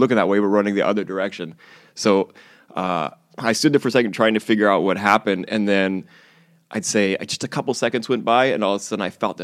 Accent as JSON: {"language": "English", "town": "San Diego", "region": "California", "country": "United States", "tie": "born or raised there", "said": "I grew up in San Diego."}